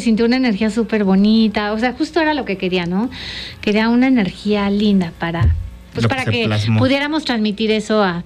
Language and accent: Spanish; Aguascalientes, Mexico; al final todo se alineó para que fuera en Aguascalientes. Entonces lo hice en mi tierra natal, porque está también mi tierra.